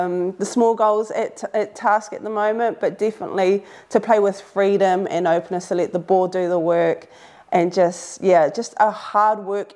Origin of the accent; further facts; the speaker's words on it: New Zealand; And I think growing up in New Zealand, netball and rugby has always sit side by side.